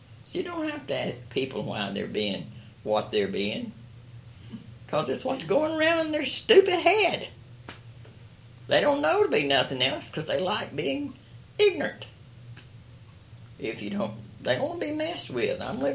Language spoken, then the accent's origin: English; United States; This is where I live. I'm an American. I don't know how American I am, but I'm pretty American.